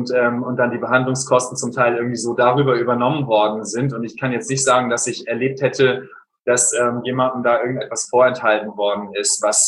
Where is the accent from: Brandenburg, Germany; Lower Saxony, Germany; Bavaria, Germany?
Lower Saxony, Germany; born or raised there; also born or lived in North Frisia / East Holstein